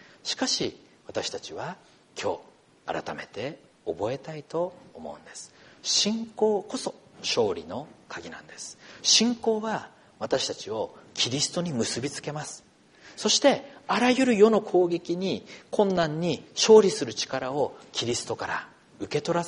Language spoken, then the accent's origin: Japanese; Akita, Japan; now in Fukushima, Japan; 私は秋田生まれ秋田育ちですからちょっと雪道の運転には自信があるあったんですね。でも福島に来てかれこれ10年が経ちました。